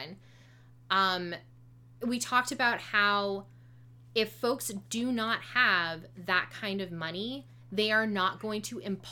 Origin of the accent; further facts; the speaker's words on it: Canada; now in United States; And this isn't even including my home country, but it's a little different in Canada.